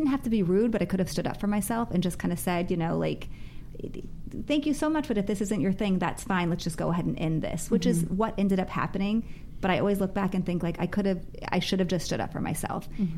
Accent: Arizona, United States; Growing up in Arizona, like, big deal. You move the seats.

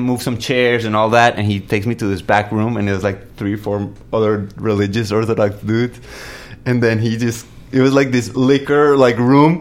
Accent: Medellín, Antioquia, Colombia; Yeah, Medellin

